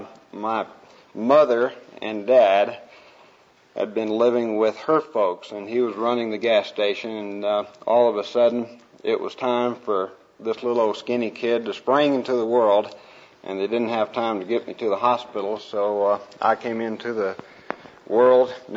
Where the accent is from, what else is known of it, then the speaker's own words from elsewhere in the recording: San Antonio, Texas, United States; also born or lived in Shamrock; And we moved then to Shamrock, Texas, and then moved down to San Antonio in 1944, and I was raised and lived in San Antonio from 1944 until 1967.